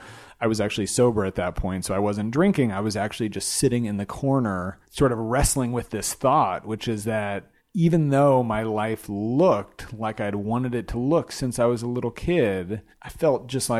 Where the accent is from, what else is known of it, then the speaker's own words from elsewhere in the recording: Glendale, California, United States; So my dad, we grew up in Glendale, California, a suburb of Los Angeles.